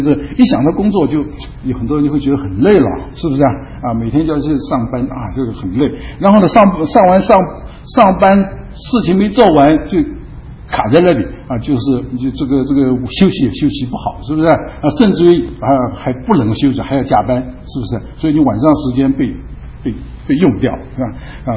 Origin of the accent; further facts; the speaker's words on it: China; 所以我们中国人基本上呢，日子是一天啊，是白天，晚上不算的啊